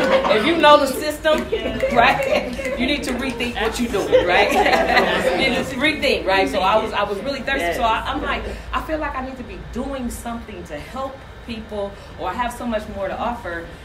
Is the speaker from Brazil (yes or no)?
no; San Francisco, California, United States; So I grew up in San Francisco, Baby Hunters Point, which is like the inner city of the hood or whatever. I came from a family, single parent household.